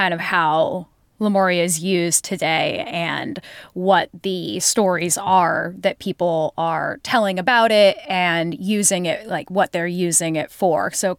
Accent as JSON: {"language": "English", "town": "Olympia", "region": "Washington", "country": "United States", "tie": "born or raised there", "said": "I grew up in Olympia, which is right outside Yelm, where she still dwells."}